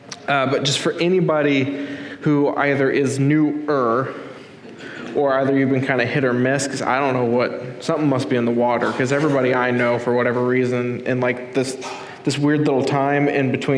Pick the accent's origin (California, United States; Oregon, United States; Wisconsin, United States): Oregon, United States; Eugene; because I grew up in Eugene, or not grew up in Eugene, but I went to school in Eugene